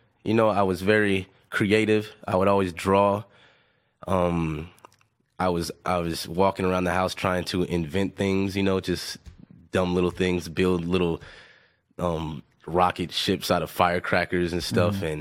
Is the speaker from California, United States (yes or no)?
yes; Los Angeles, California, United States; I'm from Los Angeles, but Panorama City. It's in the San Fernando Valley.